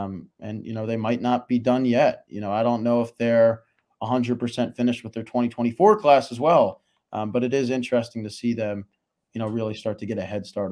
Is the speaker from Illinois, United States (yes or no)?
yes; Chicago, Illinois, United States; I'm also from Chicago, so I get to go home.